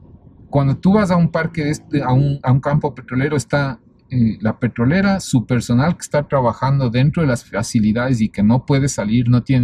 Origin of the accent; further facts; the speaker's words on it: Ecuador; Lo peor que nos podría pasar como ecuatoriano, que amo la naturaleza, yo amo la naturaleza